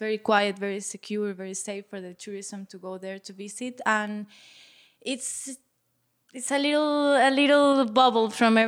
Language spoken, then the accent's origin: English; Los Roques Archipelago, Federal Dependencies, Venezuela; I'm from Los Roques Archipelago, which is 80 miles north from the coast of Venezuela.